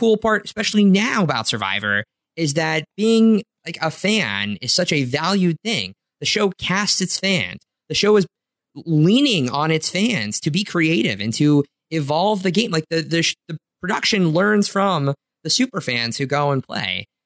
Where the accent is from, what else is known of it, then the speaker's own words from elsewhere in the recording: Edmond, Oklahoma, United States; Like, I grew up in Edmond, Oklahoma, which is nowhere near as remote of whatever, you know, part of Kentucky he's from.